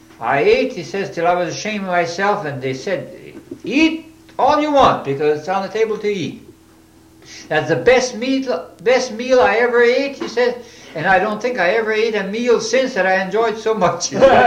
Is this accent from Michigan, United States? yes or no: no; New Franken, Wisconsin, United States; Well, yes, I was from halfway between Champion and New Franken.